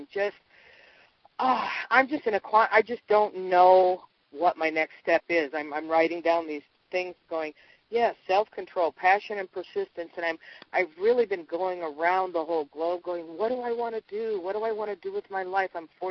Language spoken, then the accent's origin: English; Missoula, Montana, United States; I'm from Missoula, Montana